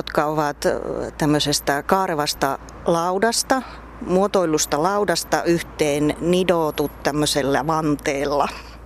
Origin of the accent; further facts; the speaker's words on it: Kuopio, North Savo, Finland; Olen ihan kuopiolainen ja itse asiassa sukujuureni ovat ihan tuonne 1500-luvun lopulle asti täältä Kuopion alueelta. Olen hyvin savolainen ja ylpeä siitä.